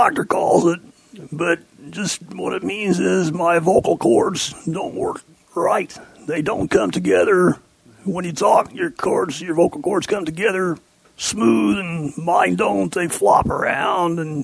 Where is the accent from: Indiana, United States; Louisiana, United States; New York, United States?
Indiana, United States; Indianapolis; Oh, I'm from Indianapolis, Indiana.